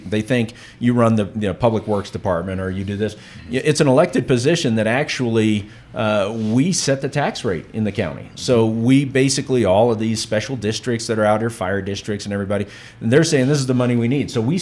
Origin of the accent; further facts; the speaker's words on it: California, United States; now in Scottsdale, United States; So, and I came from California. I'm one of the transplants.